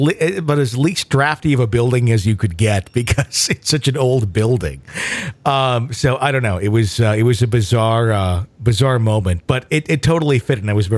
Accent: Sweden; I'm from Sweden.

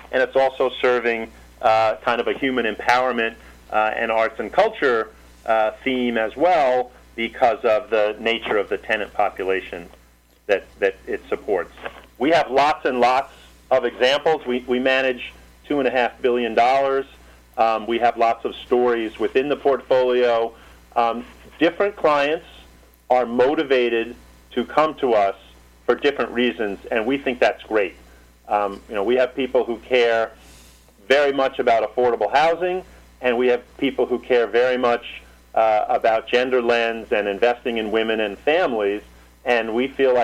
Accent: New York City, New York, United States; I grew up in New York City, and I can tell you firsthand that the west side of Manhattan has experienced, again, like a lot of cities, a lot of changes.

